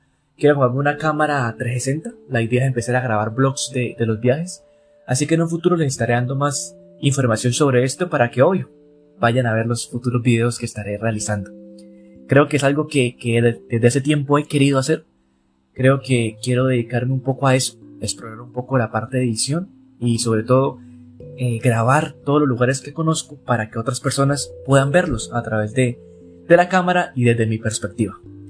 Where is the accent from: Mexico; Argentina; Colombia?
Colombia; vivo en Colombia, soy colombiano. Actualmente trabajo como profesor, soy docente. Estudié biología, así que soy biólogo